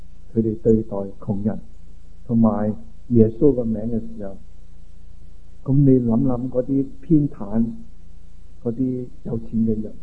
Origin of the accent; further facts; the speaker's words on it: China; 很多时候我们都知道我们中国人所讲的存于中形之外